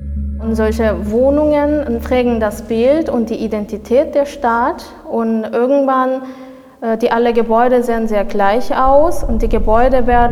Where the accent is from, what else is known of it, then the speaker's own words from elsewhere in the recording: South Korea; ich komme aus Südkorea. Ich studiere an der HBK Freie Kunst bei Corinna Schnitt mit Schwerpunkt Video. Ich habe in Korea Fotografie studiert